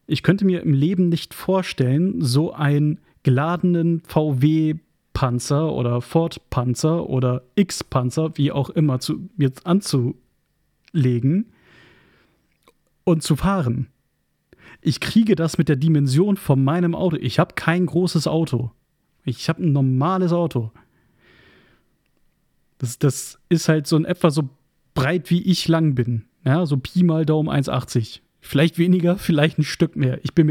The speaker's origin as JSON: {"language": "German", "town": "Oldenburg", "region": "Lower Saxony", "country": "Germany", "tie": "born or raised there", "said": "meiner Heimatstadt Oldenburg. Und ich fahre diese Strecke täglich nach Oldenburg. Täglich."}